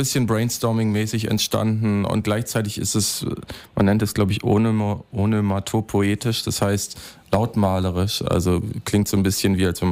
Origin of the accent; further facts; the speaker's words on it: Berlin, Germany; Ich bin im Kollwitzplatz groß geworden